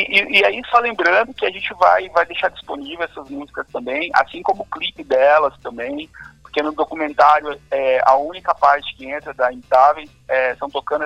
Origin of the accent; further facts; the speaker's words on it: Cuiabá, Mato Grosso, Brazil; a gente é de Cuiabá, lugares que não é tão provável ter banda de rock, né?